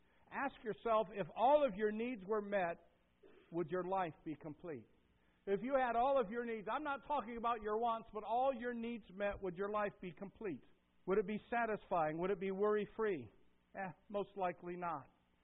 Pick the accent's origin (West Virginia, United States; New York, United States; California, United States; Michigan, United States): Michigan, United States; Detroit; I was just now thinking, when I was growing up in Detroit